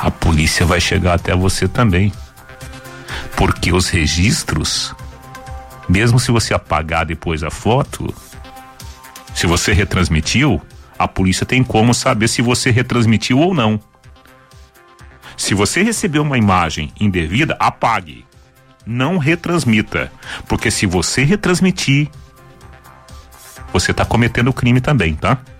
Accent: Água do Pari, Brazil; Imagina um piazinho que nasce na roça, né? Onde eu nasci lá na Água do Pari e cresci até os 22 anos.

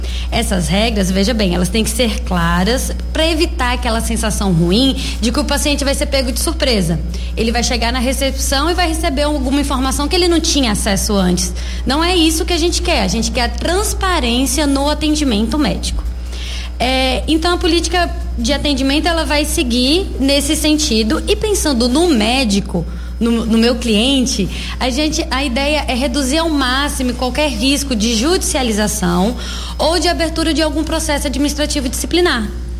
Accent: Barreiras, Bahia, Brazil; Eu sou daqui da cidade mesmo, nascida e criada em Barreiras. Sou filha da terra, sempre bom lembrar disso.

